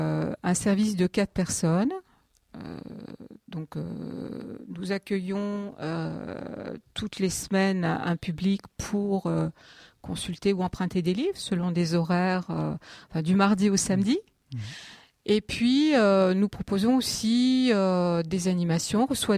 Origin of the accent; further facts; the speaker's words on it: Grand Est, France; je suis revenue en 2007, c'est pas vraiment ma région d'origine, mais je suis Lorraine.